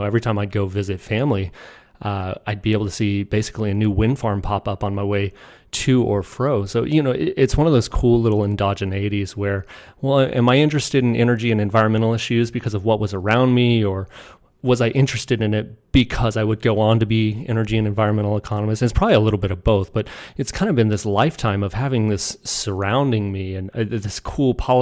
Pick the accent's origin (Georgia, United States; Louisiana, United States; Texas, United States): Texas, United States; Austin; So I grew up in Austin, Texas.